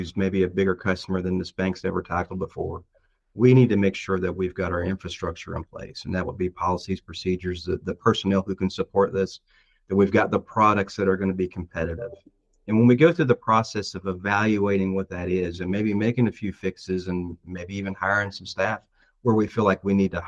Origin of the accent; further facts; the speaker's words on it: West Virginia, United States; I mean, I'm from West Virginia, but we had put down roots in Virginia, and we had been in Virginia the last 20 some years.